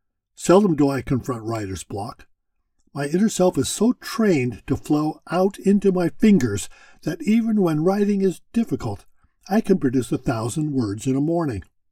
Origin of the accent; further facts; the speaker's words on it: Centralia, Washington, United States; in an old gentleman's club called the Olympic Club Restaurant and Hotel in my hometown of Centralia, Washington.